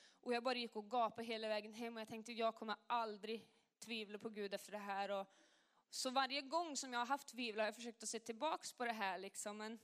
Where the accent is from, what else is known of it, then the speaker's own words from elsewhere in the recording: Värmland, Sweden; Och de var jätterädda hemma i Värmland.